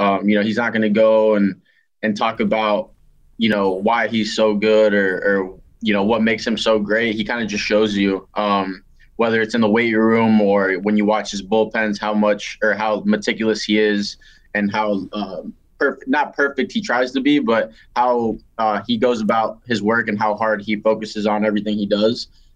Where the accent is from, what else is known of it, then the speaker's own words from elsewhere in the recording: Florida, United States; I mean, I grew up in South Florida. I was supposed to go to the University of Miami before signing.